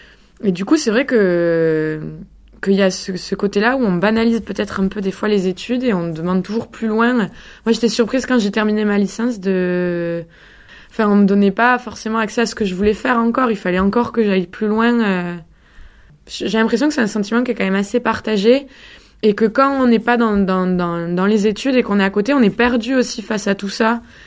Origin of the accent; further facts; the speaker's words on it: Montpellier, Occitanie, France; depuis que je suis à Montpellier, enfin je suis née à Montpellier, donc il y a un moment maintenant, il y a 24 ans. Et après j'ai fait le primaire et le collège en Calandrette.